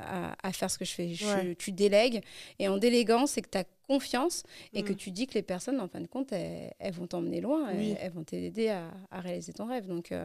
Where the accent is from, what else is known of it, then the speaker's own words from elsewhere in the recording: Sarcelles, Île-de-France, France; also born or lived in Gonesse; moi, je suis née à Gonesse. J'ai grandi à Sarcelles